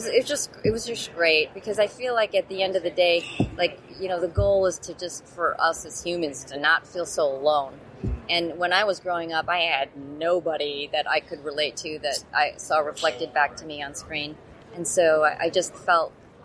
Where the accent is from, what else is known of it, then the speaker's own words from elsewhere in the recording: Highland Park, Illinois, United States; I grew up in this northern suburb of Chicago, Highland Park, where, you know, like everyone was Jewish.